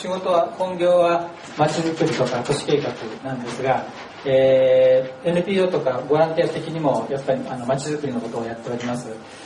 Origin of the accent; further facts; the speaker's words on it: Mito, Ibaraki, Japan; 水戸から来ました。